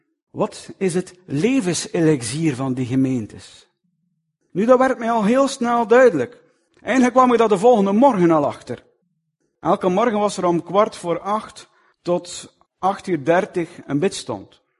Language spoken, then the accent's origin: Dutch; Flanders, Belgium; En ik dacht zo bij mezelf, hoe zou de situatie bij ons in Vlaanderen zijn, moest er op elke plaats zo'n evaluerende brief van de Heer voorgelezen worden?